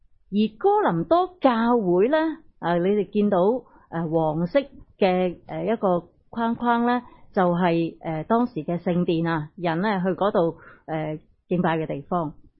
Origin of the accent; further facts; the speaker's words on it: Hong Kong; 我们香港人确是倾向负面的，确是倾向彷徨